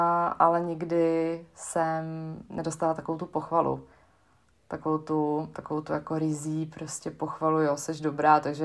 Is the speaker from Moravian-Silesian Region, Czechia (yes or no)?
yes; Krnov, Moravian-Silesian Region, Czechia; Tak já jsem vyrostla v Krnově, v malém městě na severu Moravy, kousek od Ostravy, jak se říká, kraj rázovitý a i takový lidi tam jsou.